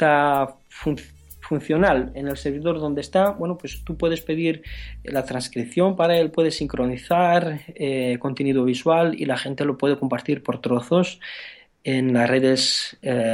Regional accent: Romania; Spanish is a second language; moved away as an adult; now in Spain; Yo soy extranjero aquí en España, soy rumano y estaba trabajando en la construcción

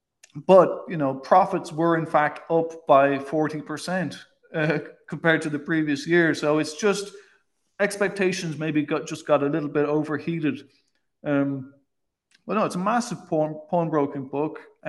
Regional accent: Ireland; I mean, you know, being Irish myself, I've been, you know, I'm a huge fan of Iron Brew.

